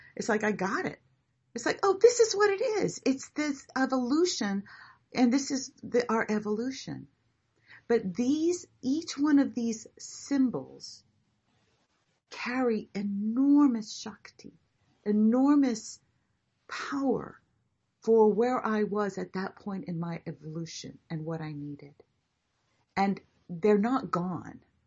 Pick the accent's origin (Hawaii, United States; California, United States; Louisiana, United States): Hawaii, United States; And it was my hula teacher when I was growing up in Hawaii.